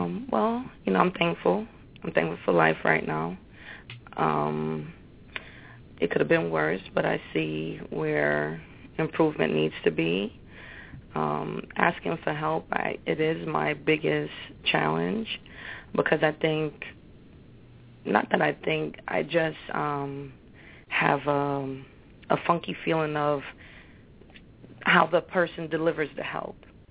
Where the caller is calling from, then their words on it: Connecticut, United States; I'm calling in from Connecticut.